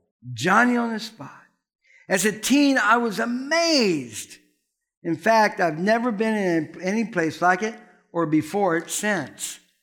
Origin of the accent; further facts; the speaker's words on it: Indiana, United States; Now, as I told you, I grew up in Indiana, and every year, just even as a little kid, we go.